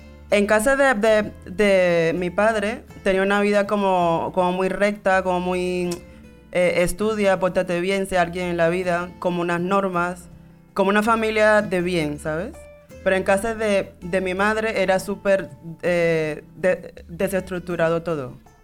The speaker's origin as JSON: {"language": "Spanish", "country": "Cuba", "moved": "yes", "lives_now": "Spain", "said": "nací el 24 de octubre de 1988. Soy ciudadana cubana, actualmente vivo en España"}